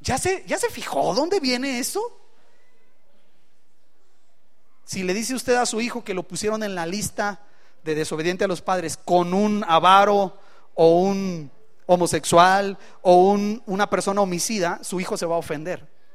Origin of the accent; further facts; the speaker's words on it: Mexico; Somos, lamentablemente, como mexicanos, un pueblo idólatra